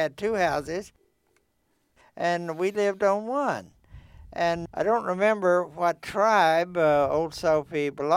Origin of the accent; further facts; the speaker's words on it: Oklahoma, United States; And when I was born and the times I grew up in back in the 1920s, you know, there were still a lot of Indians here in Oklahoma.